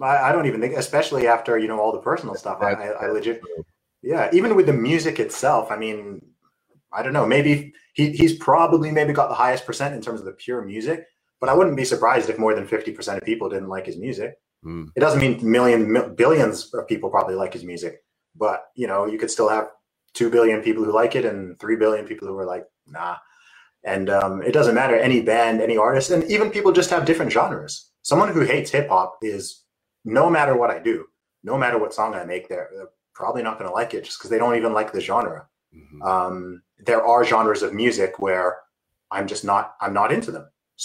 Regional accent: Saudi Arabia; I mean, I grew up in Saudi Arabia.

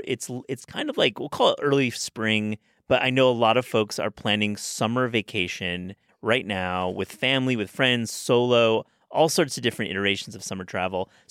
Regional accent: Midwest, United States; growing up in the Midwest and going to college in Wisconsin

